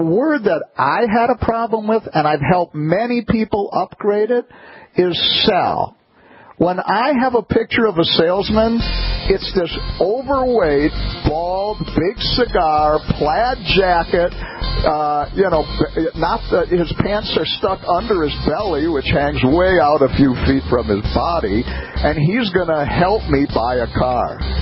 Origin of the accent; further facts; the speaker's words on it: Wisconsin, United States; I'm from Wisconsin. In January of 1986, we had 30 days in a row below zero.